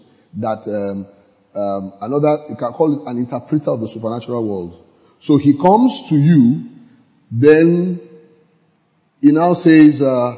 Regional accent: Nigeria; I'm a Nigerian, of course. I want Nigeria to win the game.

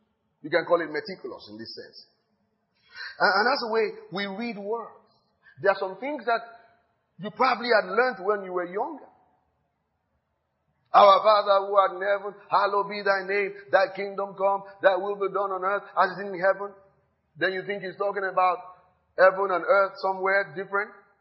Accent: Nigeria; I say, I'm a Nigerian.

